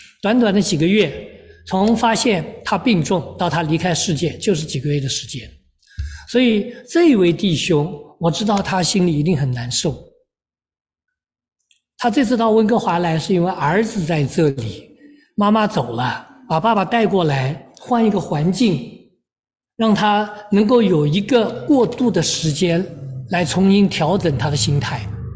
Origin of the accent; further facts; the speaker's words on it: China; 这些年我们中国人的信仰已经慢慢慢慢的从一个比较极端的地方偏到另外一个极端的地方来了